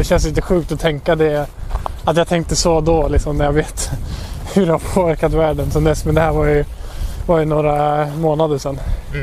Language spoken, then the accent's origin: Swedish; Norway; jag var ju hemma i Norge här